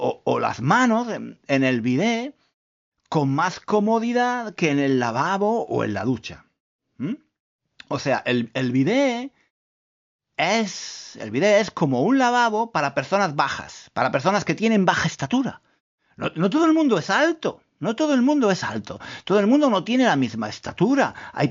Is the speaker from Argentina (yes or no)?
no; Spain; now in London, United Kingdom; yo vivo en Londres, soy español, pero vivo en Londres. Llevo muchos años viviendo en Inglaterra y estoy casado con una inglesa.